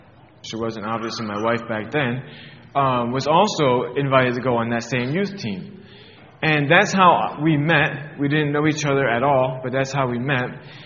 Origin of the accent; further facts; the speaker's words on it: Connecticut, United States; moved away; that's just how it was for me when we came from Connecticut and moved to Pennsylvania.